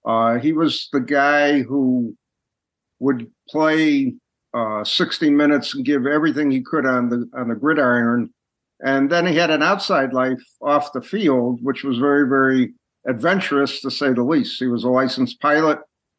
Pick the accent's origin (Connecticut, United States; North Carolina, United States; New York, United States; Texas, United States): Connecticut, United States; And again, I was originally from Connecticut, so I saw a lot of Patriots football.